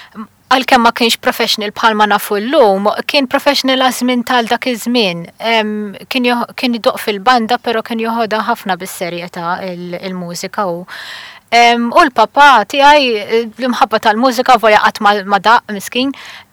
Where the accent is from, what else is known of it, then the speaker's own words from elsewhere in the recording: Birkirkara, Central Region, Malta; born there; Iva, u twilid bil-Kirkara. Bdejt nistudja il-pjano, l-mużika, meta kellha 5 snin, ġifieri, u anke kont qed naqas għalhom il-5 snin.